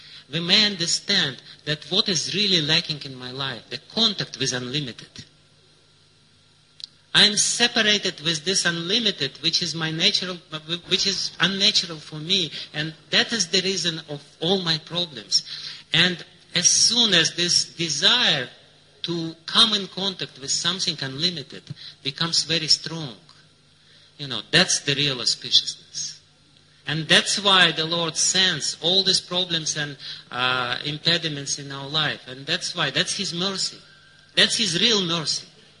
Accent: Russia; I know it because I'm coming from Russia. As they say in India, from Russia. So I am from Russia.

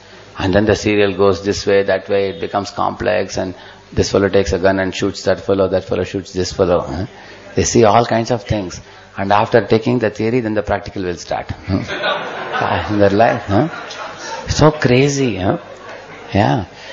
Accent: South India, India; Because I come from South India, from a certain place, where we had a Vishnu temple.

